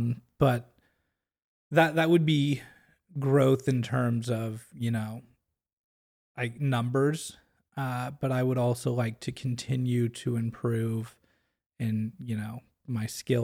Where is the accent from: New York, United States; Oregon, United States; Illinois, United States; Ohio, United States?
Oregon, United States; Portland; I grew up in the Portland area, so I have a lot more word of mouth and connection out in that area.